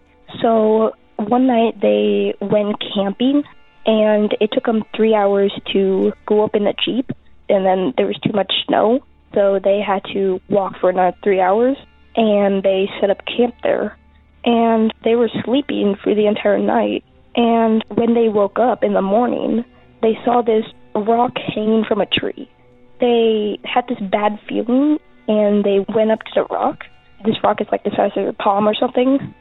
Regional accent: Eugene, Oregon, United States; I'm 12 years old. I'm from Eugene, Oregon.

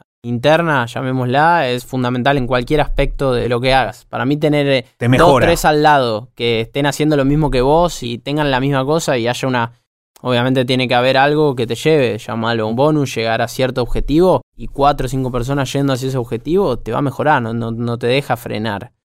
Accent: Argentina; Yo me siento muy, muy argentino

